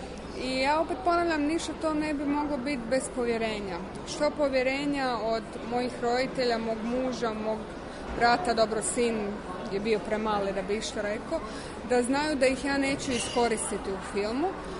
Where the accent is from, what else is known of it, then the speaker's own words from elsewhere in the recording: Croatia; Jer s jedne strane imamo taj hrvatski identitet, živjeli smo u Hrvatskoj cijelo vrijeme, rođena sam u Hrvatskoj i to me oblikovalo. S druge strane imamo srpski identitet, jer je moja cijela obitelj, mi smo Srbi koji su živjeli u Hrvatskoj i ostali u Hrvatskoj za vrijeme rata.